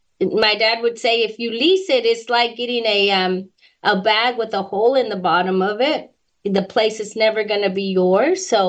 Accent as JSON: {"language": "English", "town": "Dallas", "region": "Texas", "country": "United States", "tie": "born or raised there", "said": "And I grew up born and raised in West Dallas, mm-hmm. in an 800 square feet home, 9 people, 1 bathroom."}